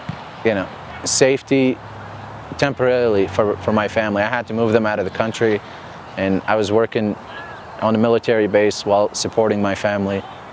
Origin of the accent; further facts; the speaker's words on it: Iraq; English is a second language; And you know, I grew up in Iraq, so like freedom of speech wasn't a thing.